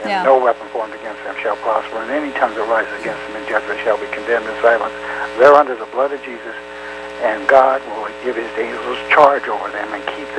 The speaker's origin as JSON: {"language": "English", "region": "Utah", "country": "United States", "tie": "born or raised there", "said": "since then I've become a Christian, and I grew up in Utah, and I'm a kind of minister to a lot of friends of mine that come out of Mormonism"}